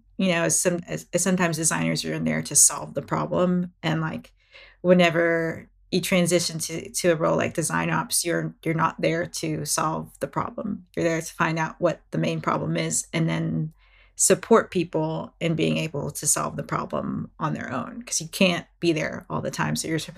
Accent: Texas, United States; also born or lived in Philippines; so when I grew up in the States, and I have a sister who's like 5 years older than me. And we came over, we immigrated from the Philippines into Texas of all places.

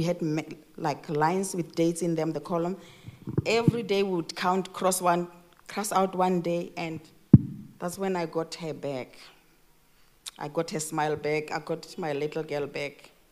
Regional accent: South Africa; moved away as an adult; now in Australia; I came to Australia from South Africa in March 2007 with my daughter, who was only 11 years old then. And I left my older son at home because we were supposed to come only for 2 years.

